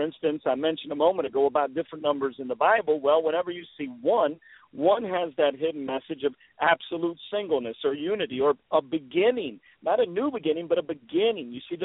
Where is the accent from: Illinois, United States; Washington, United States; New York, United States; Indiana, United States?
Indiana, United States; Indianapolis; I'm from Indianapolis. The Colts lost a couple of days ago